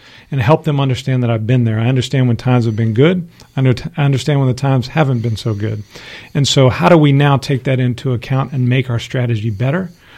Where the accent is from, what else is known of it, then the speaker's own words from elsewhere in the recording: Wichita, Kansas, United States; And so I came from Wichita, Kansas, where Pizza Hut was headquartered at the time. And I had friends and family who I'd played baseball with as a kid